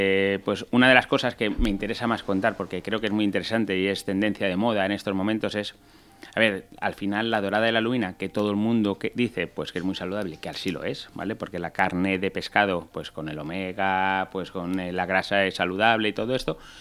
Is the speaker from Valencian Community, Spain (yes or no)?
yes; Valencia, Valencian Community, Spain; simplemente soy de aquí de Valencia. Parle Valencia si lo necesitas.